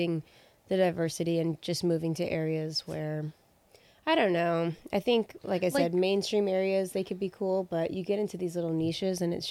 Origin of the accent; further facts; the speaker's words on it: Pinole, California, United States; I'm from the Bay... specifically Pinole born and raised, and I really love it here.